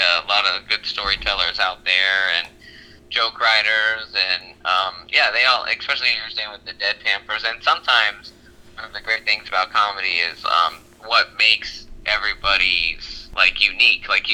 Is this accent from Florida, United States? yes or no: yes; Florida, United States; also born or lived in Orlando / St. Augustine; Well, born and raised in Florida. I was born in Orlando. I lived in St. Augustine.